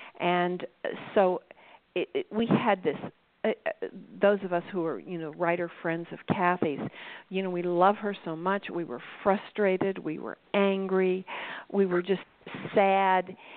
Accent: Midwest, United States; And because I'm a Midwesterner, I resonated with the book on that level.

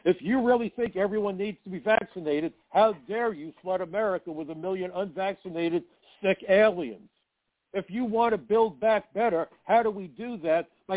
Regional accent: New York, United States; I'll be honest. I'm a New Yorker.

